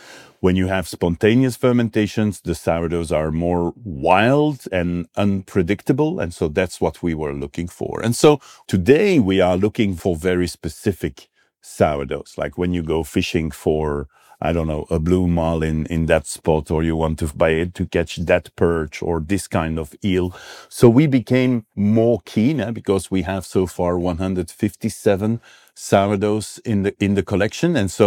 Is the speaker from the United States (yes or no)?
no; Brussels, Brussels-Capital Region, Belgium; I have blood from everywhere. I'm like, I also feel European. I'm from Belgium. I'm a Flemish boy. I grew up in Brussels, but I feel European because I have influences from everywhere.